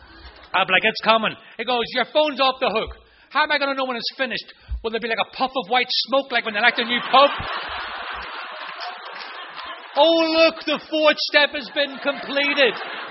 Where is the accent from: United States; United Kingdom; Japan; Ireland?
Ireland; because I'm Irish and stoic, and I didn't want to tell anybody anything